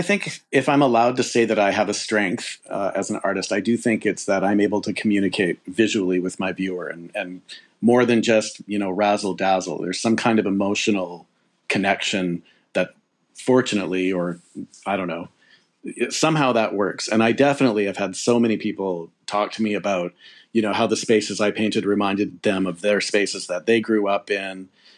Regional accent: Alberta, Canada; the years of being a teenager growing up in Alberta, in poverty

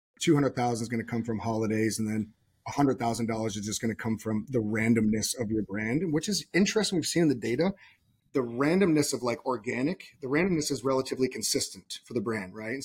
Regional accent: Portland, Maine, United States; I'm going to always go to my hometown, Portland, Maine.

